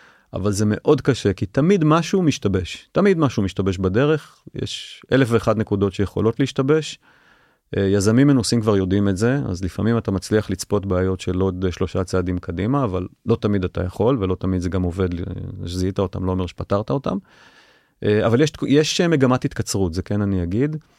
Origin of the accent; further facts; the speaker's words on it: Tel Aviv, Tel Aviv District, Israel; אני גדלתי בתל אביב, גדלתי במזרח תל אביב. כן, גדלתי ברמת ישראל.